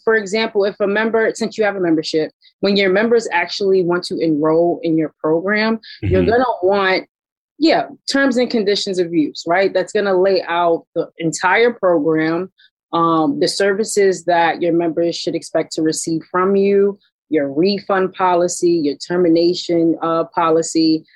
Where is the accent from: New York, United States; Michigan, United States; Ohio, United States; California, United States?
New York, United States; I'm from New York.